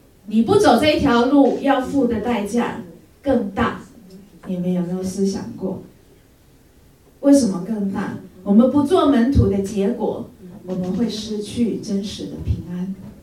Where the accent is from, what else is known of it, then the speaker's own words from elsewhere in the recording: China; 我想用我们中国人的一句成语